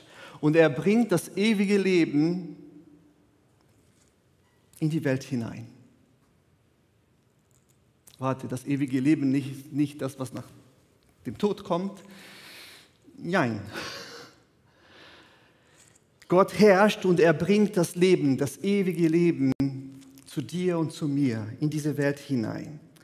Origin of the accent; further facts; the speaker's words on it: Brazil; German is a second language; now in Germany; Für mich als Brasilianer, das ist ein bisschen schwer nachvollziehen.